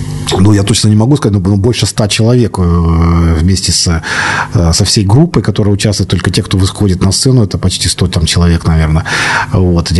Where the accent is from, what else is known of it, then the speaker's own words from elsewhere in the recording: Perm, Perm Krai, Russia; Я вырос в Перми, я пермяк